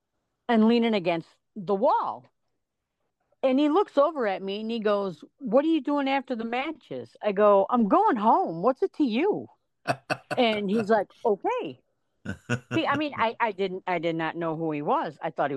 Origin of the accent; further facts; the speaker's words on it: Romeoville, Illinois, United States; And I ended up growing up in Romeoville.